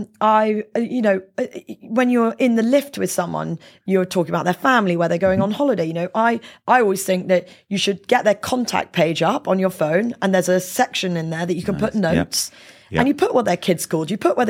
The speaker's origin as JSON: {"language": "English", "region": "England", "country": "United Kingdom", "said": "as English people"}